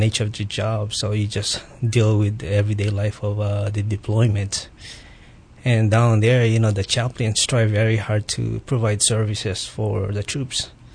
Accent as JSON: {"language": "English", "town": "Waialua", "region": "Hawaii", "country": "United States", "tie": "born or raised there", "said": "I grew up on the North Shore in Waialua, and growing up, it's always been my dream to be in the military."}